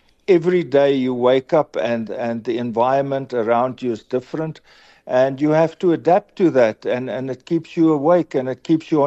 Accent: Oudtshoorn, Western Cape, South Africa; now in George, South Africa; I grew up in the Karoo and Oudtshoorn.

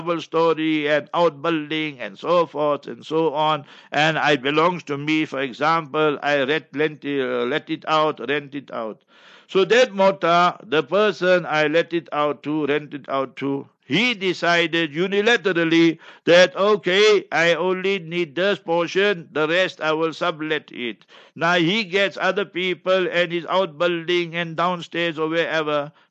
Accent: South Africa; I am from South Africa.

